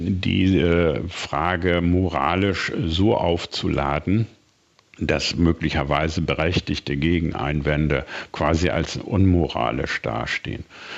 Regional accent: Northern Germany, Germany; Ich bin Norddeutscher und ich habe gesehen, was im Kosovo passierte.

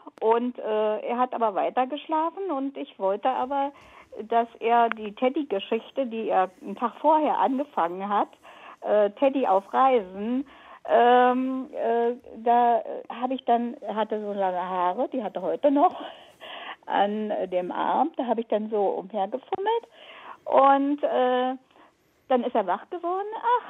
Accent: Falkensee, Brandenburg, Germany; born there; Ich habe Glück, mein Vater lebt noch im Elternhaus. Ich bin auch in Falkensee geboren

